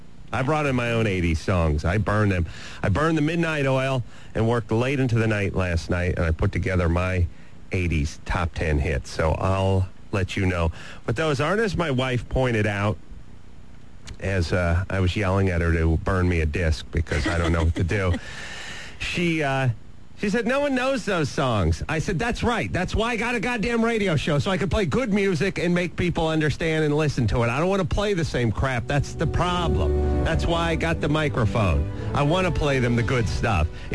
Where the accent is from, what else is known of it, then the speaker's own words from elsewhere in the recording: North Hollywood, California, United States; I'm from North Hollywood, and we don't have ghosts in North Hollywood.